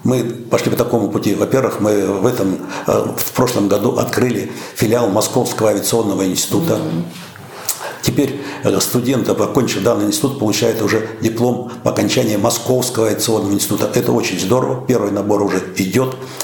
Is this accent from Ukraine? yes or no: no; Bichura, Buryatia, Russia; Я родом вообще из Бурятии, из Бичуры.